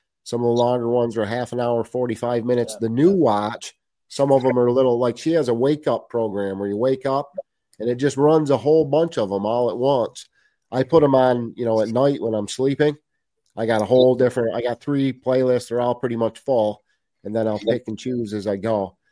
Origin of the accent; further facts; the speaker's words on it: New England, United States; accent: Yankee; It's bad enough with my Yankee accent as it is.